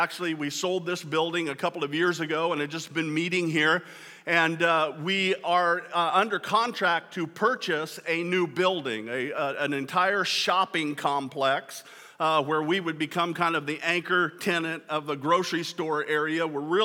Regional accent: Kearney, United States; I grew up in Kearney. And my dad served as pastor there for all of my childhood

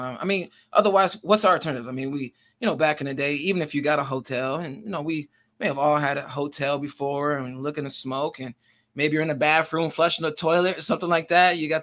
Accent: Michigan, United States; We're from Michigan. More particularly, we're in Detroit.

